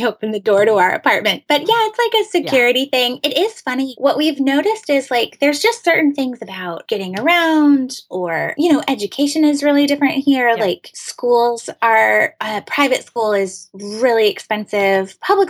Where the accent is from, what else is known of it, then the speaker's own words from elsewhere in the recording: Washington, United States; Out in the Pacific Northwest, and we're from a really small town. Well, like 2 small towns right next to each other. My small town's a little bit bigger than my husband's, but it's really interesting because all of our family is there.